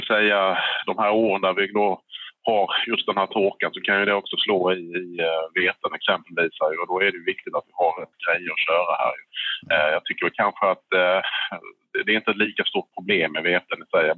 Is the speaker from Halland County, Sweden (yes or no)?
yes; Halland County, Sweden; now in Uppsala, Sweden; jag är ju inte från södra Sverige som behöver dialekterna då, kommer från södra Halland och pluggade på Ultuna här under 2005 till 2010